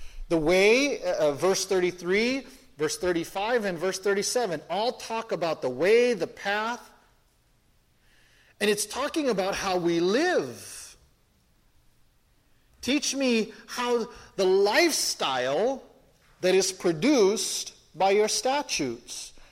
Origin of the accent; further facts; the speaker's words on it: Philippines; Everybody has a little bit of a temper. I'm Filipino.